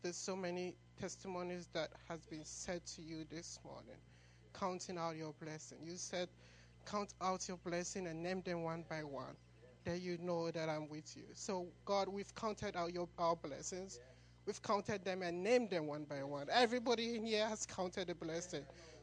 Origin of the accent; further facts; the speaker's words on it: Ghana; moved away; I came all the way from Ghana 6 years ago.